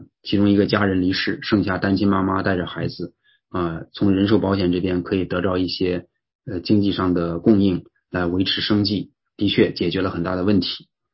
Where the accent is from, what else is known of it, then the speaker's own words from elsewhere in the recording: China; 我们中国人不太愿意太早的立遗嘱